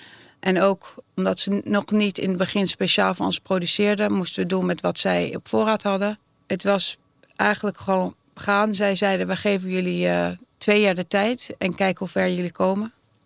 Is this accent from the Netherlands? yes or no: yes; Rotterdam, South Holland, Netherlands; moved away as an adult; also born or lived in London, United Kingdom; now in Amsterdam, Netherlands; Ik ben geboren in Engeland, in Londen. Ik heb een Engelse vader. Ik ben naar Nederland verhuisd met mijn moeder toen ik 1,5 was. Opgegroeid in Rotterdam.